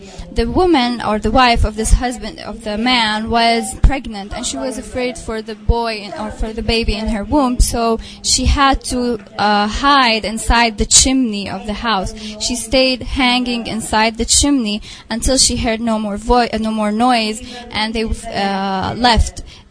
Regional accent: Al-Zeeb, Northern District, Israel; So I am from Zeeb village, from district of Akka.

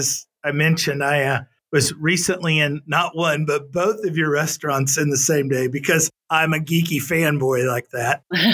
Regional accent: the Ozarks, United States; I growing up in the Ozark Mountains

